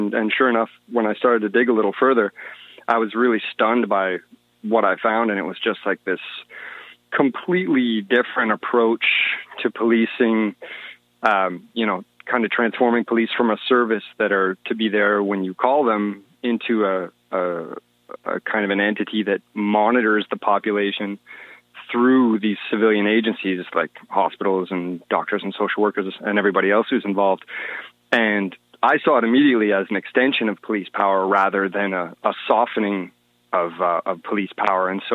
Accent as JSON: {"language": "English", "town": "Ottawa", "region": "Ontario", "country": "Canada", "said": "And I'm from Ottawa originally"}